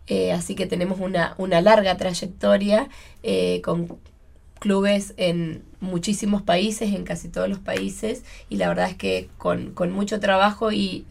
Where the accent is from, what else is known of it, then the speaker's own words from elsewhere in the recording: Cipolletti, Río Negro, Argentina; Sí, yo soy de Cipolletti, de Río Negro.